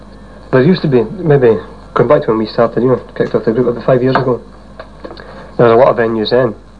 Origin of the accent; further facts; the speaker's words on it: Glasgow, Scotland, United Kingdom; You may have guessed by that comment that I come from Glasgow.